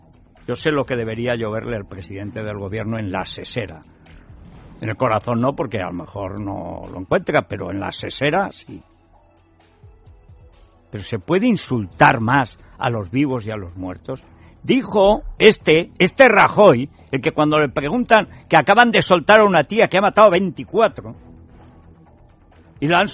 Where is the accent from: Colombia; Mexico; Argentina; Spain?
Spain; yo como español que le paga el sueldo